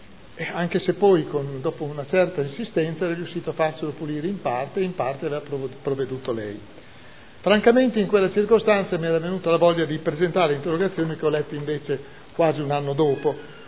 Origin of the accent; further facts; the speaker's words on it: Modena, Emilia-Romagna, Italy; come modenese, io lì ho passato una vita prima al cinema come bambino, e poi abitavo a Viale in Guerra